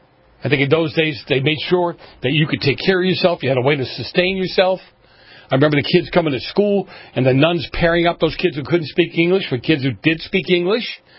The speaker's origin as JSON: {"language": "English", "town": "Boston", "region": "Massachusetts", "country": "United States", "tie": "born or raised there", "said": "And I'm sure where I grew up, in the area that I grew up in Boston, I probably had a majority of the same issues that I had in black communities. It was a very, very poor community."}